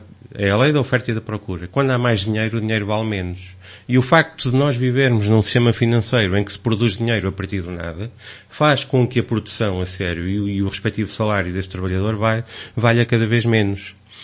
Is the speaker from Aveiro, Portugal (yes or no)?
yes; Aveiro, Portugal; mas Portugal continua a ser... o meu país, Aveiro continua a ser a minha cidade. Eu de maneira nenhuma consigo esquecer o local onde nasci